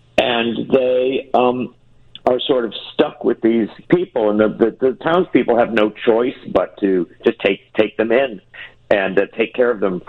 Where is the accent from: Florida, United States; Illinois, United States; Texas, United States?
Illinois, United States; Chicago; moved away as an adult; you know, I'm from Chicago and born and raised and spent most of my career there